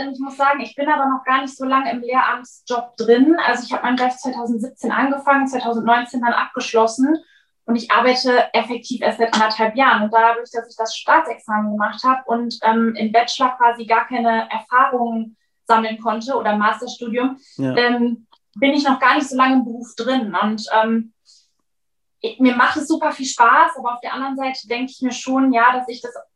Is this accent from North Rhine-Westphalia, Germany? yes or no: yes; Cologne, North Rhine-Westphalia, Germany; falls ich es noch nicht gesagt habe, ich komme aus Köln.